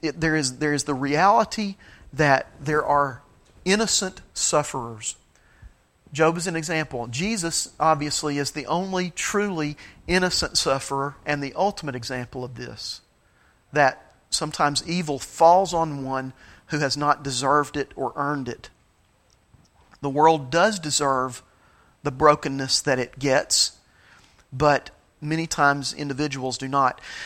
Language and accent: English; Tennessee, United States; we grew up in the Tri-Cities of East Tennessee, Kingsport, Bristol, Johnson City.